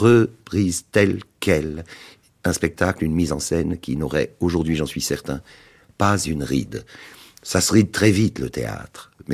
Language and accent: French; Paris, Île-de-France, France; also born or lived in Orléans; Non, je suis né à Orléans, mais arrivé à Paris, juste pour entrer en 12e, puisqu'il n'y avait pas de maternelle à l'époque. Et donc, de la 12e à la philo, lycée Buffon.